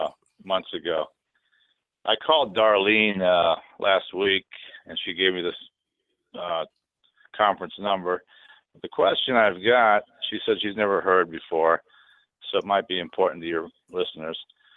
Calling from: Oregon, United States; I'm from Oregon.

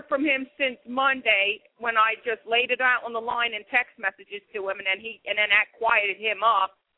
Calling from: Philadelphia, Pennsylvania, United States; again, and I'm calling from Philadelphia, PA.

